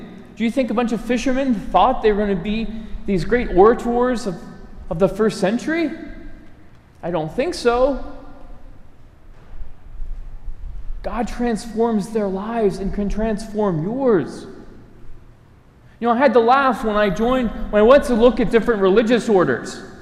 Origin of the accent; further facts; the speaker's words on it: Baltimore, Maryland, United States; I grew up in Baltimore. Traveling far away was my grandmother's house, an hour away.